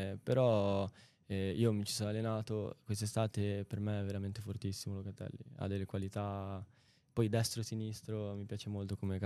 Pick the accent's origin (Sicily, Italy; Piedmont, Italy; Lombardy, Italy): Lombardy, Italy; Milan; siamo cresciuti insieme qua a Milano, ci conosciamo da quando siamo piccoli